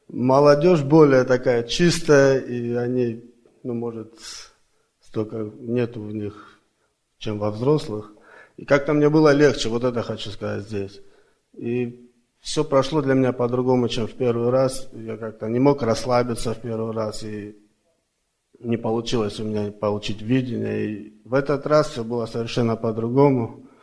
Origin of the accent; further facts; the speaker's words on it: Orlando, Florida, United States; я из Орландо, Флорида.